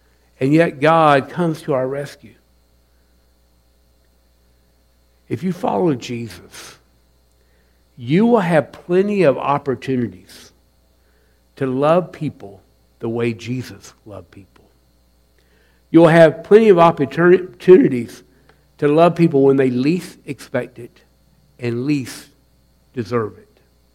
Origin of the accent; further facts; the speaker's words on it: Columbia, South Carolina, United States; I grew up in Columbia, South Carolina, so we were at the old Dutch Square Mall.